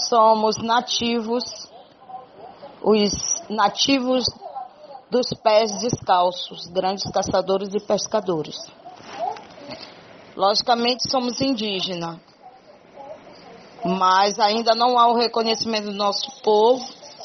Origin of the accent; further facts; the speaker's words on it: Soure, Pará, Brazil; Nós somos da Ilha do Marajó, município de Souri, 18 quilômetros de Souri. Comunidade Cajuna, somos em torno de 76 famílias que vivemos exclusivamente da caça e da pesca.